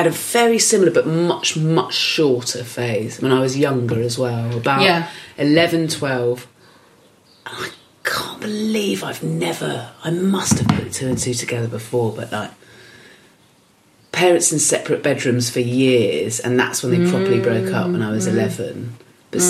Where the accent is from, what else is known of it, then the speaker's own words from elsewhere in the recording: Swanage, South West England, United Kingdom; it was the hairdressers in this little town, Swanage, where I grew up in Dorset